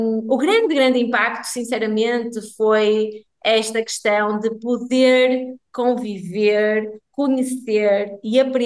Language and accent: Portuguese; Portugal; now in United Arab Emirates; eu sou portuguesa